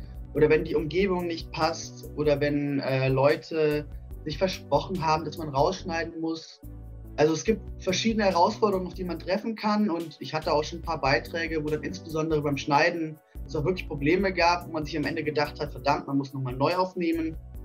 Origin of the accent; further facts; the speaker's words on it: Bavaria, Germany; born there; meine Eltern kommen aus dem Saarland. Ich bin aber in Bayern geboren